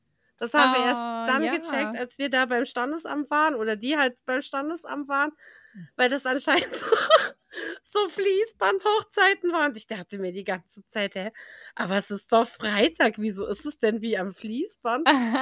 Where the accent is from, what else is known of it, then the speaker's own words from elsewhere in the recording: East Germany, Germany; ich bin halt doch eine Ostdeutsche.